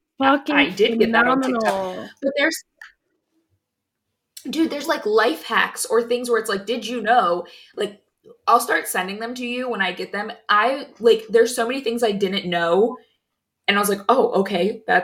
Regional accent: Milwaukee, Wisconsin, United States; I am from Milwaukee.

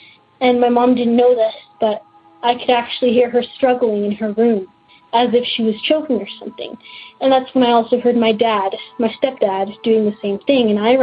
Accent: Alberta, Canada; I'm from Alberta, Canada

